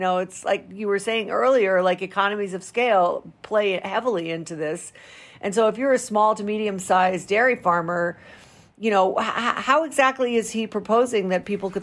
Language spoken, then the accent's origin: English; Rhode Island, United States; And that is also true in my home state of Rhode Island.